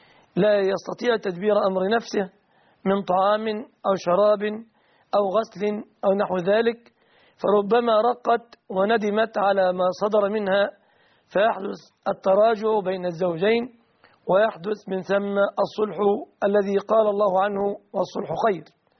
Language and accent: Arabic; Egypt